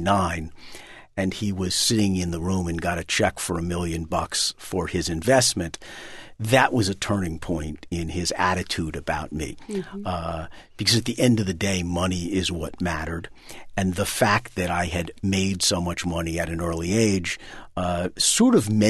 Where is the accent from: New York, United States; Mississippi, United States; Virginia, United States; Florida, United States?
New York, United States; I mean, I grew up on Park Avenue and went to private schools.